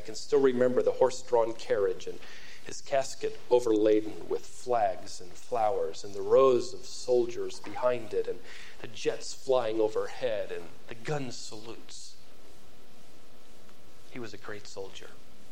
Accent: Norfolk, Virginia, United States; Growing up in Norfolk, Virginia, with all the other missionary kids, we used to run around the streets as my father worked with the military there.

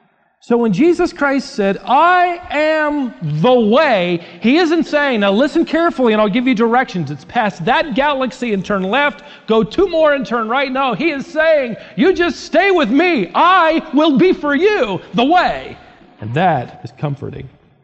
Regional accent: Minnesota, United States; born there; Now, I can say this because I was born in Minnesota.

